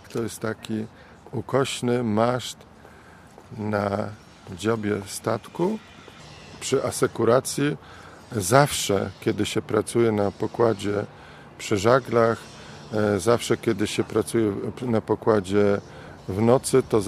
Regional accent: Poznań, Greater Poland Voivodeship, Poland; tak jak do tej pory tylko ja byłem poznaniakiem na pokładzie

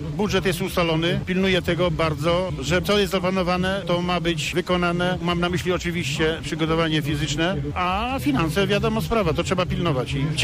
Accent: Baltic coast, Poland; jako że pochodzę z wybrzeża, to taką analogię robię do statku

